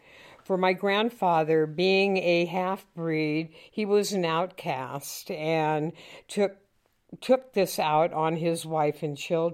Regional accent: Alaska, United States; also born or lived in Lake Charles, United States / Vermont, United States; I was born in Lake Charles, Louisiana. I then moved to Vermont and lived on the family dairy farm until I was 5 and a half. My family, my mother and father, my three brothers, and I moved to Alaska.

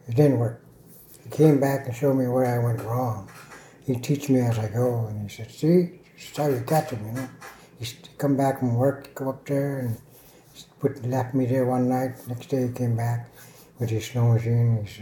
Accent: Chistochina, Alaska, United States; also born or lived in Shoshana; I was born in Shoshana. I came down to Chistochina in 1952. That's when Bell, Joe, and Maggie took me.

